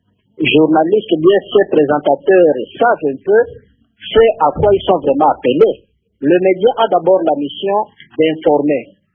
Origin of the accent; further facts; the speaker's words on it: DR Congo; chez nous, en République démocratique du Congo